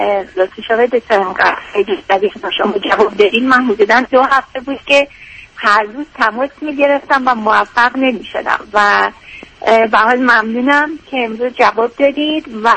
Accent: Iran; moved away as an adult; now in Canada; من در ایران فوق لیسانس زبان انگلیسی خوندم و 25 سال پیش که به کانادا اومدم با همسر سابقم اومدم و اینجا مشغول سر ریال استیت هستم.

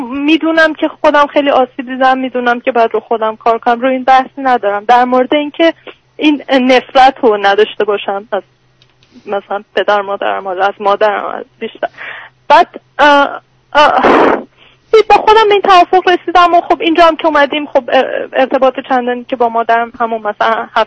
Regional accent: Iran; moved away; از ایرانم میرفتم

